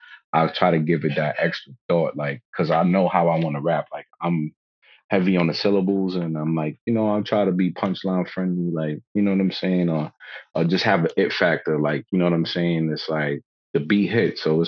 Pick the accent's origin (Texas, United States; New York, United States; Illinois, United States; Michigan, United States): New York, United States; Brooklyn; Born and raised in Brooklyn, New York. Born and raised.